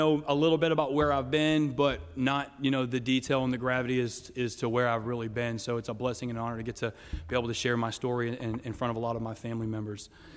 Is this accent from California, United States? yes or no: no; Beaumont, Texas, United States; And my sister and I grew up in Southeast Texas, east of Houston in a city called Beaumont, which is not too far from the Gulf Coast, kind of close to Louisiana.